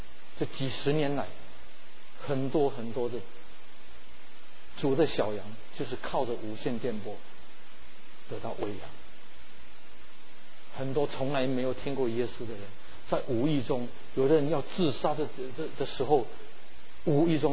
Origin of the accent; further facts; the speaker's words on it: Philippines; 我是在菲律宾长大的，我跟师母，我们是在菲律宾长大，